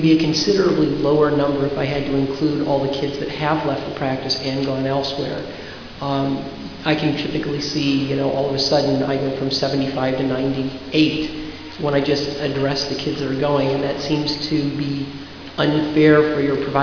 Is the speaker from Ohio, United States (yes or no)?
yes; Cleveland, Ohio, United States; from Cleveland.